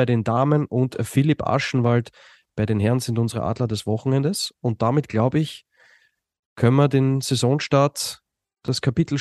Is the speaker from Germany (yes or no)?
no; Austria